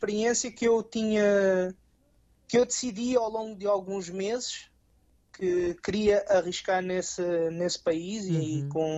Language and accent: Portuguese; Portugal; tanto a gente, portugueses, como nós portugueses, falamos e às vezes idealizamos as coisas.